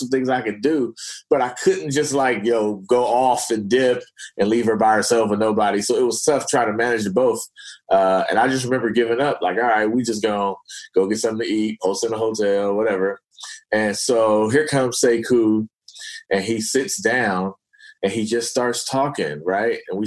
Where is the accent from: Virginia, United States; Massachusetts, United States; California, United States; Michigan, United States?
California, United States; Oakland; I'm a kid from East Oakland. I went to a Black college.